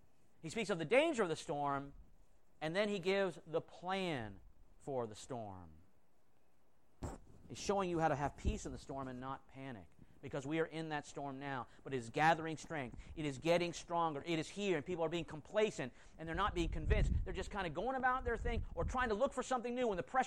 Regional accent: Florida, United States; The point is that we grew up in Florida. I've been here since 1971

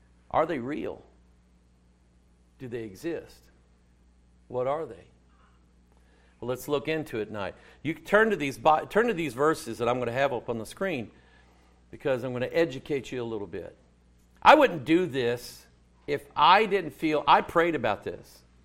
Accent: Arkansas, United States; Come on, I'm from Arkansas. I heard that one.

